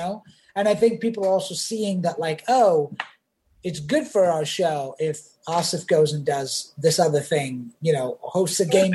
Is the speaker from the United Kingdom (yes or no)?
yes; England, United Kingdom; and I grew up in England